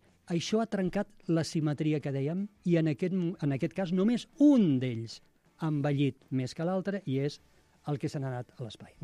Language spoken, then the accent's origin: Catalan; Tarragona, Catalonia, Spain; com que soc de Tarragona, m'he imaginat en un circ romà